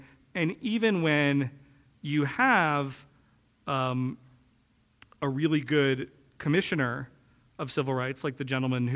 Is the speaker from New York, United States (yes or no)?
no; North Carolina, United States; I grew up in North Carolina. Duke Power was my power company growing up.